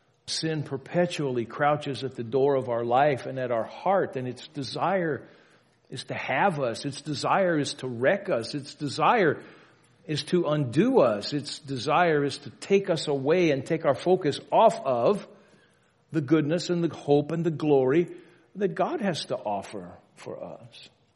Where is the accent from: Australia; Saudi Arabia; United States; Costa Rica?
United States; Louisiana; growing up in Louisiana, our understanding of Mardi Gras was this. It's your last chance to get falling down, knee walking, puking drunk before you have to start Lent on Wednesday.